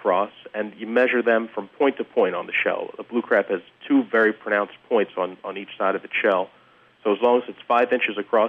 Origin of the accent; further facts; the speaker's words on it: New Jersey, United States; now in Cape Cod, United States; And I might get some argument from guys that love lobster up here in New England, but I'm from New Jersey, so blue crabs, to me, that is the shellfish to eat.